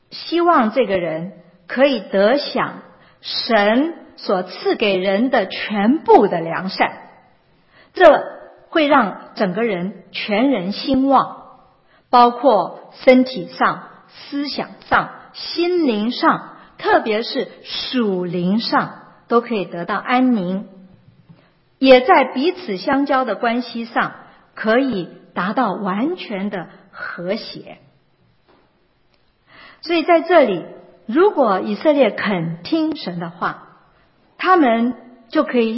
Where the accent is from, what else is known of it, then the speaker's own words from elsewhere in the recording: China; 我们中国人过年杯子打碎了岁岁平安